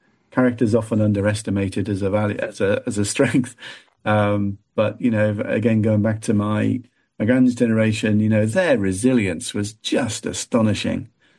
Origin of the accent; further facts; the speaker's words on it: Liverpool, North West England, United Kingdom; I grew up in inner city Liverpool. I was born in Toxteth, and there were no jobs.